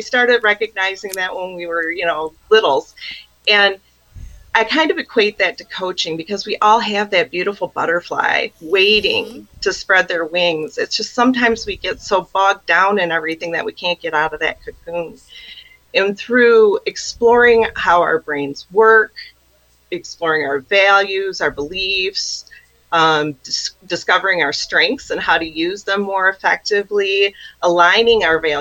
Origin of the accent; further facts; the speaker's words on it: Grand Rapids, Michigan, United States; I was actually born and raised in the Grand Rapids area in Michigan.